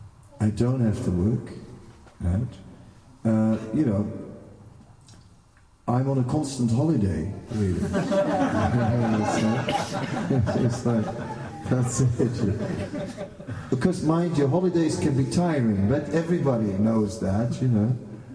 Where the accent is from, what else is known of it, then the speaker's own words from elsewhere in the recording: Netherlands; I'm from Holland, you know what I mean? Most important country in the world, you know?